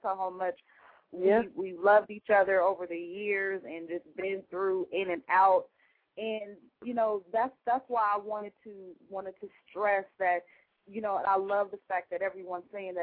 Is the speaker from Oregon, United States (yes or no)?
yes; Portland, Oregon, United States; I'm originally from Portland, Oregon. I'm in Maryland right now.